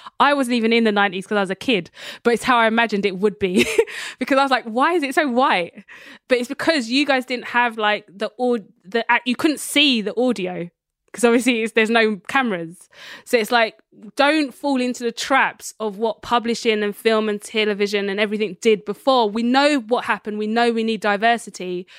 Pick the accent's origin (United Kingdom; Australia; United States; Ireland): United Kingdom; because I watch a lot of American TV, as every Brit does.